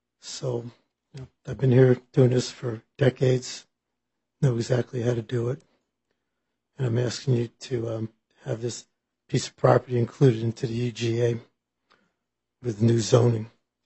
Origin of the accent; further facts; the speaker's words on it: Seattle, Washington, United States; I'm from Seattle. By the way, I've been working in Kitsap County for 45 years.